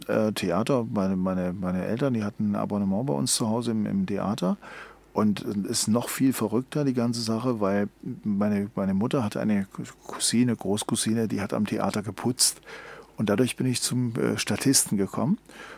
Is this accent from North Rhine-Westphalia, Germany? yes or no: no; Heidelberg, Baden-Württemberg, Germany; ich komme wie gesagt aus Heidelberg